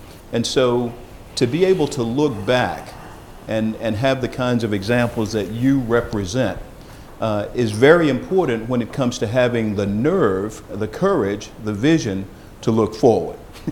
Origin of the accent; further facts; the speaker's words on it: Arkansas, United States; Arkansas is my home state, and I used to work at Arkansas State University.